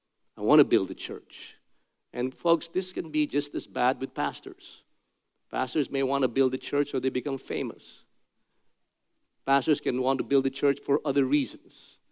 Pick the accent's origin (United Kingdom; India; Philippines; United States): Philippines; For instance, I'm a Filipino.